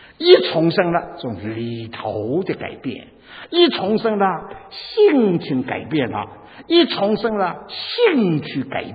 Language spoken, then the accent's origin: Chinese; Dinghai, Zhejiang, China; 我是佛教家庭长大的，我是两岁就到了我的家乡浙江定海。